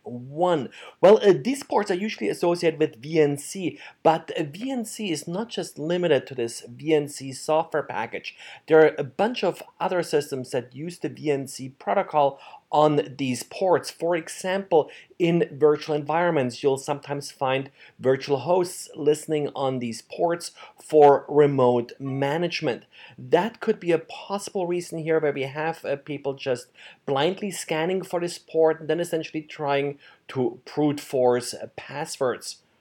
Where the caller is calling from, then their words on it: Baltimore, Maryland, United States; I'm today recording from Baltimore, Maryland.